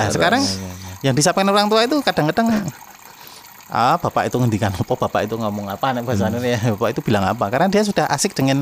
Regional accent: Java, Indonesia; meskipun kita ini orang Jawa, misalkan kita orang Nusantara tapi jarang menggunakan bahasa Jawa.

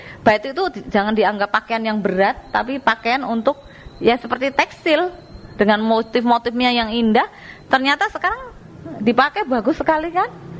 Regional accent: Yogyakarta, Special Region of Yogyakarta, Indonesia; Saya dari Yogyakarta ya.

